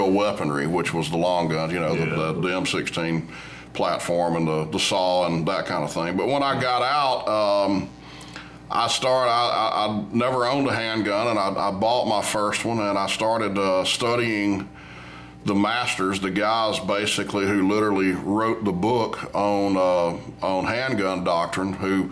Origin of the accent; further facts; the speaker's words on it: Shelby County, United States; Well, I grew up in Shelby County, actually. We moved here to Coleman in 2006.